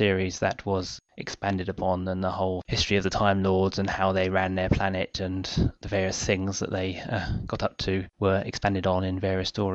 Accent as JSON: {"language": "English", "region": "London", "country": "United Kingdom", "said": "from London, England."}